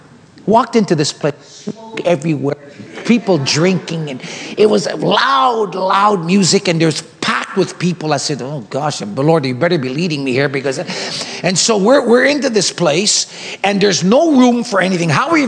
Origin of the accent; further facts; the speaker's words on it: Canada; I said, well, my Dino, my dad, we're from Canada, and we're here.